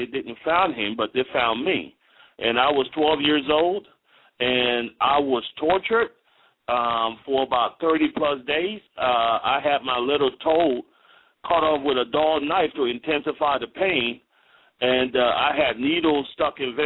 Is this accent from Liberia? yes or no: yes; Liberia; I'm the son of a former chief of police, and I'm from Liberia, West Africa.